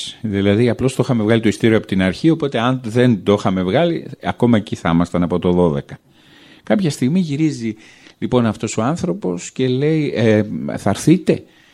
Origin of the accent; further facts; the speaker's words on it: Crete, Greece; Λέω είμαστε από την Ελλάδα και εγώ συγκεκριμένα τους λέω είμαι από την Κρήτη.